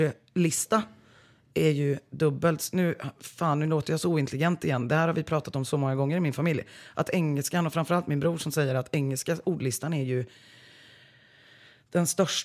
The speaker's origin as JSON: {"language": "Swedish", "country": "Sweden", "said": "Och det gör vi ju, givetvis, eftersom vi är svenskar."}